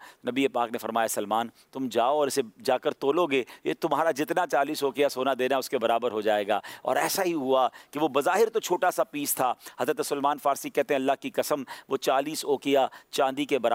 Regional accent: Karachi, Sindh, Pakistan; ہمارا شہر کراچی بھی

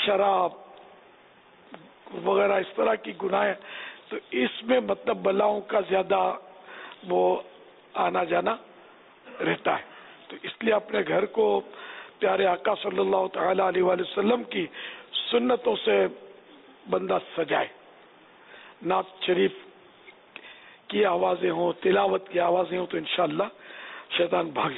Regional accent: Sindh, Pakistan; born there; تو یوں مطلب میں سندھ کی پیدائش ہے میری, میرے بچے کی بھی سندھ کی پیدائش ہے

